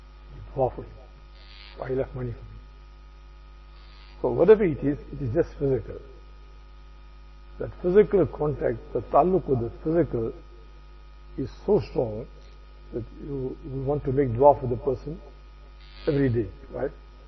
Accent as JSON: {"language": "English", "country": "United States", "said": "I'm an American."}